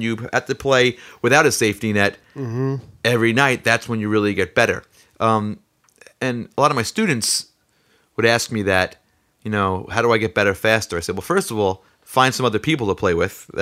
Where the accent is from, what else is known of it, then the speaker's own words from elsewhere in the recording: New York, United States; the folks at the St. George Theater for giving me this opportunity to play a set like this in my hometown.